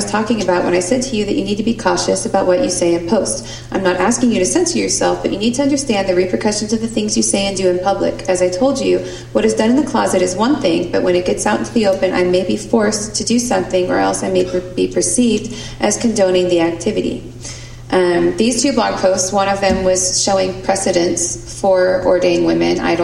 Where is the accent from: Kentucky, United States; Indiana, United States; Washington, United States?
Washington, United States; Seattle; I am from the Seattle area.